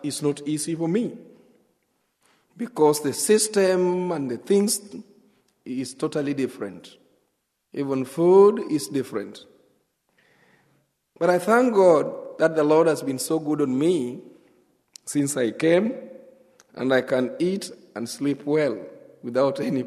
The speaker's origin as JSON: {"language": "English", "country": "Kenya", "first_language": "Luo", "second_language": "English", "said": "It's a language of the learned people in Kenya. This is my third language. I have my mother tongue, which is Luo, and I have a national language, which is Swahili"}